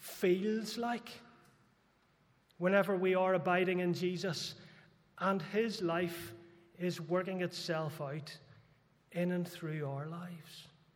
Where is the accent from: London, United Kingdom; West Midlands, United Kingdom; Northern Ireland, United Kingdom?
Northern Ireland, United Kingdom; Belfast; I grew up in Belfast.